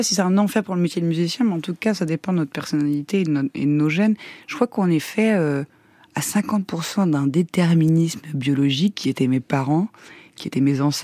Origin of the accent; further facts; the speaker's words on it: Normandy, France; on nous avait emmenés dans le village où j'ai grandi en Normandie, dans un cinéma de Dieppe.